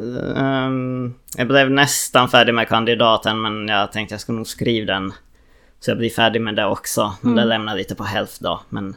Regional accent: Jakobstad, Ostrobothnia, Finland; moved away as an adult; also born or lived in Umeå; now in Gothenburg, Sweden; som sagt och jag är uppvuxen här i Jakobstad. Bodde här fram till gymnasiet då, tills att jag tog studenten. Då flyttade jag ganska direkt till Umeå och började studera där. Så bodde jag där ganska länge, typ 5 år tror jag va.

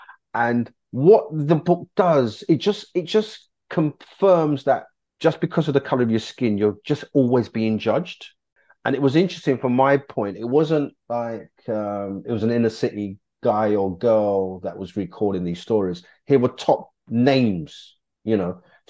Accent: Hackney, London, United Kingdom; born there; I mean, I was born in Hackney, East London.

